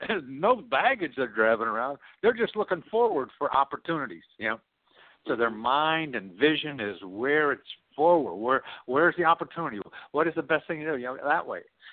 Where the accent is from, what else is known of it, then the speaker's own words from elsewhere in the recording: Wilkes-Barre, Pennsylvania, United States; Yeah, I was a short, fat kid growing up in Wilkes-Barre, Pennsylvania.